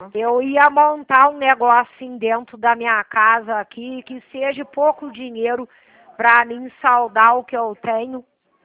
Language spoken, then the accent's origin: Portuguese; Petrópolis, Rio de Janeiro, Brazil; Eu sou de cidade de Petrópolis. Moro aqui e tudo. Fui criada aqui também.